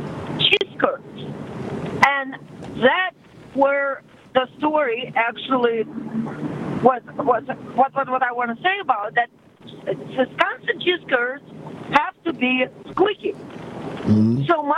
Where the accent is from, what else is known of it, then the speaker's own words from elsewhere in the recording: Russia; now in United States; You know, I'm from Russia, so but I'm here as of 1995